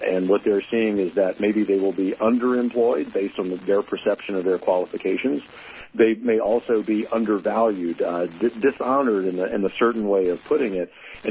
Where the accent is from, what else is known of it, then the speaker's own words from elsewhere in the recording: Louisiana, United States; In my home state of Louisiana, very famously, Acadian Ambulance, employee-owned.